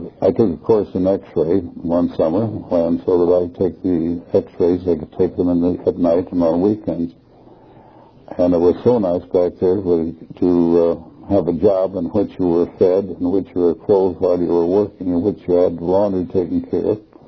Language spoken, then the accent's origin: English; Salt Lake City, Utah, United States; born there; I was born in Salt Lake City.